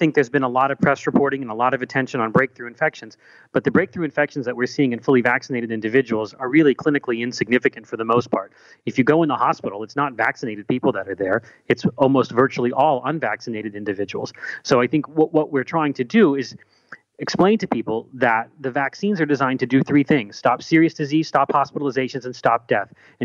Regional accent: Pittsburgh, Pennsylvania, United States; I know in my hometown in the suburbs of Pittsburgh, one of the chief medical officers there is waiting for bigger hospitals to do it before he does it

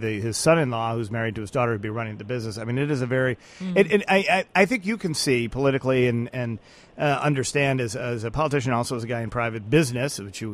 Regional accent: Chicago, Illinois, United States; Listen, Mike, as you well know, we're from Chicago.

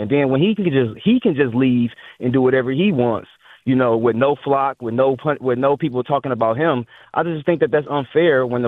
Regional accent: Michigan, United States; and I was from Michigan. You know, that big Ohio-Michigan thing was fairly real for those guys.

